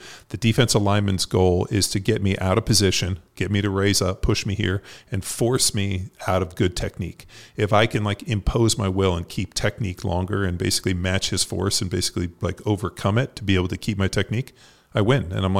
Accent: California, United States; and as I'm a rookie in Philadelphia, I'm from California.

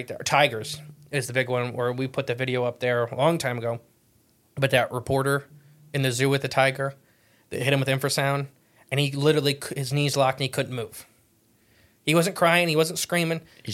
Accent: Appalachia, United States; As seeing how I grew up in Appalachia

